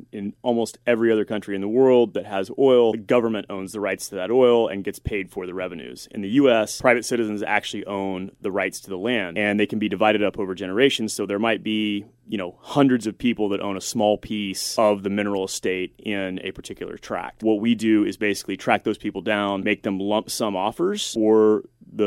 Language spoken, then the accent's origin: English; Texas, United States; I was getting out of the Navy and I was moving back to my hometown in Texas